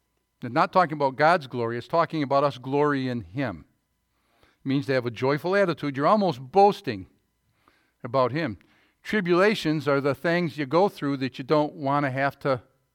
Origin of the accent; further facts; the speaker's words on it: Fair Haven, New York, United States; So, I grew up in Fairhaven. We had a little chunk, 27 feet of bayfront property that tied to the big corner yard that my family had on a curve down the north end of Fairhaven.